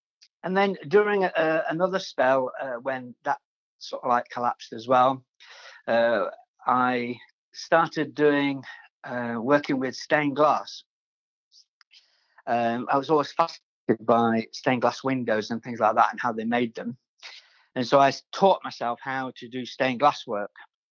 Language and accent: English; Barnsley, Yorkshire and the Humber, United Kingdom; born there; Well, I was born here in Barnsley, where I am at the moment, in South Yorkshire, a long, long time ago, 19. Yeah, I'm really old.